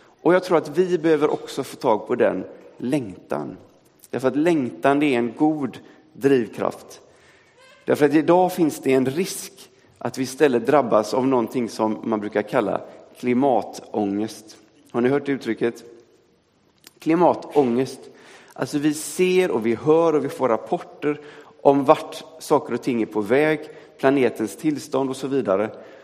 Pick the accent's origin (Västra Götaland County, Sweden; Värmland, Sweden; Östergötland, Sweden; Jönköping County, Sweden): Västra Götaland County, Sweden; Gothenburg; Så sa man på 80-talet när jag växte upp i Angereds missionskyrka.